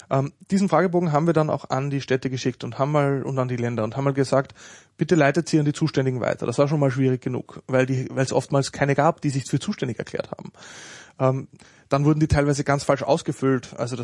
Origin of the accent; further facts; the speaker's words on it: Linz, Upper Austria, Austria; oder in meiner Heimatstadt in Linz gibt es sowas